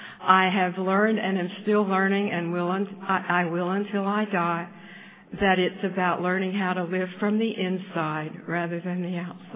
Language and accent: English; Missoula, Montana, United States; from, and I'm an alcoholic, and I'm from Missoula, Montana